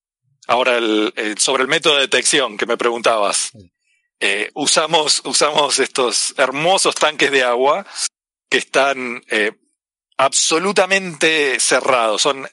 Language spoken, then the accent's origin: Spanish; Argentina; accent: Argentine; tienen que perdonar mi acento argentino, como han notado.